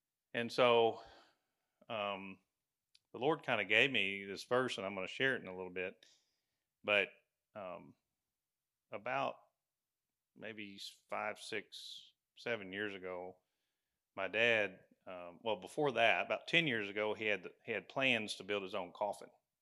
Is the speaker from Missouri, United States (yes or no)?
yes; Mexico, Missouri, United States; We went back to my hometown, Mexico. I know I look Mexican. I was actually born in Mexico, Missouri.